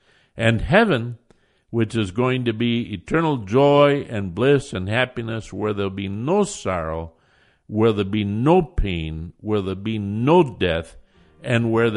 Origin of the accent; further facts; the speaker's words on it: Iowa, United States; Now, I grew up in Iowa, and every little town had its city dump